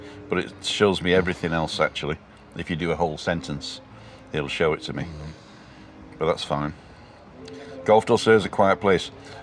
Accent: United Kingdom; And don't forget I'm British.

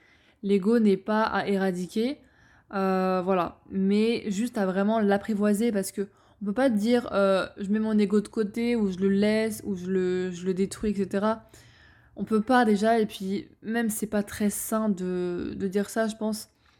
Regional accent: France; born there; je suis née en France, je suis entrepreneur

